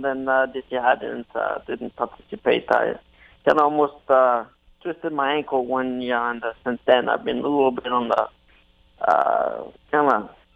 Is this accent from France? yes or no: yes; Lyon, Auvergne-Rhône-Alpes, France; I'm from Lyon, just a little bit outside Lyon as well.